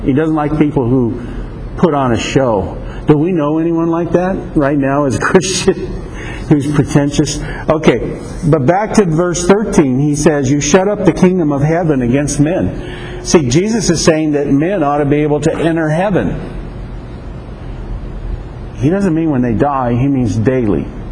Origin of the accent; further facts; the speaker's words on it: United States; Yes, I'm an American. Yes, I'm a human being.